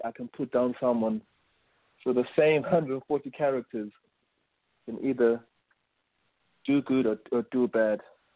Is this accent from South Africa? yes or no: yes; Johannesburg, Gauteng, South Africa; now in Europe; I come from Joburg. I lived in Joburg, Johannesburg, South Africa